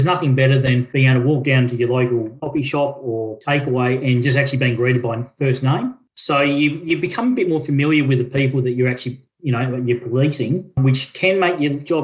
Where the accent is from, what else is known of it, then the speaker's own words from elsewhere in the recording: Burnie, Tasmania, Australia; So I grew up in Burnie.